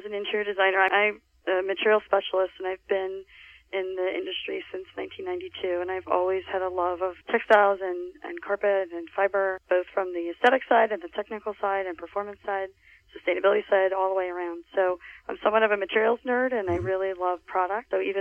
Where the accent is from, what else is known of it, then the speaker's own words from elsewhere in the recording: Princeton, New Jersey, United States; So I grew up in the Princeton, New Jersey area.